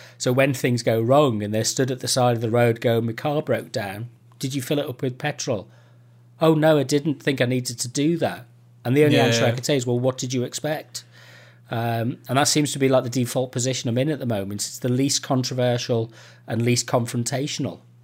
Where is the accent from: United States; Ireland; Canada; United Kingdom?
United Kingdom; Liverpool, North West England; I come from Liverpool. I grew up in Liverpool in the 70s and 80s.